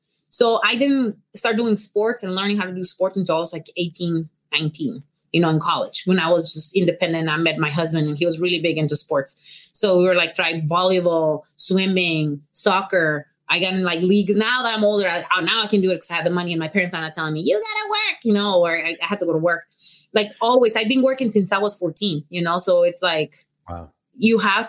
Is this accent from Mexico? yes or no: yes; Tijuana, Baja California, Mexico; In Tijuana, yes. Like we didn't have a lot.